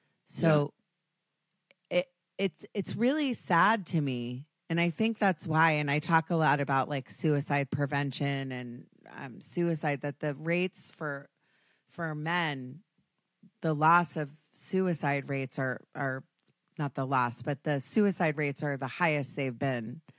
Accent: United States; and even being American, so women, we like to talk about everything, right?

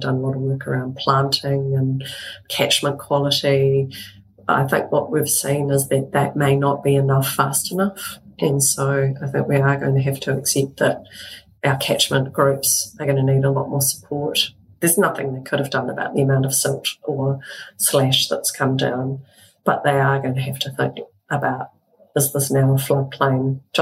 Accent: Wellington, New Zealand; also born or lived in Christchurch; I was from Wellington and it never occurred to me that I would be going to an earthquake zone, right?

